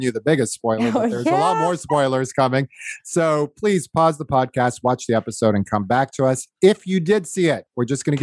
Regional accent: Northeast, United States; Fatima, you tried with me, and I'm from the Northeast. You. And like, look, we say ca for car.

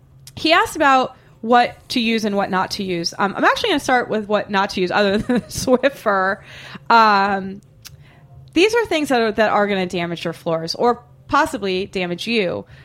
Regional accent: Boston, Massachusetts, United States; The first is that I'm from Boston. I don't really have the accent, but I am from Boston.

